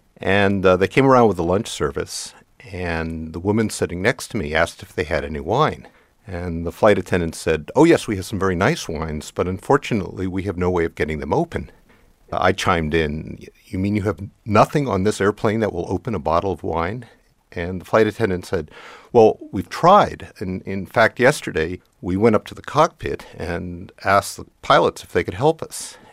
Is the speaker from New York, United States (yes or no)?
no; Corvallis, Oregon, United States; from Corvallis, Oregon.